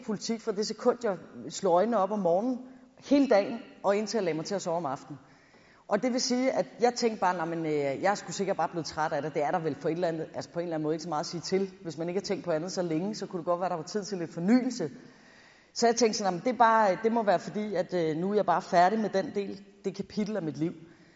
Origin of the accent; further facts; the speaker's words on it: Korsør, Zealand, Denmark; jeg er vokset op i Korsør, og Korsør i 80'erne, er kendetegnet ved ekstrem høj arbejdsløshed.